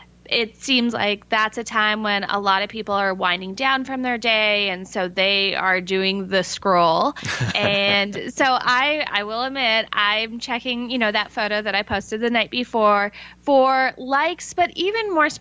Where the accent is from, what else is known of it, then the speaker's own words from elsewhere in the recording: Canada; moved away as an adult; now in United States; Originally, I am from Canada and made my way to the States because of college